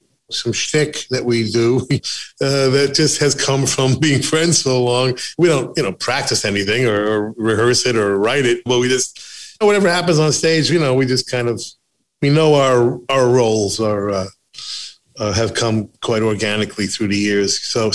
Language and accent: English; United States; I then thought about it and realized that, oh, my God, I'm an American.